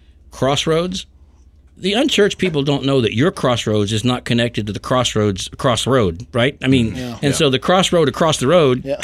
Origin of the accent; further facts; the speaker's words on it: Independence, Missouri, United States; I grew up in Independence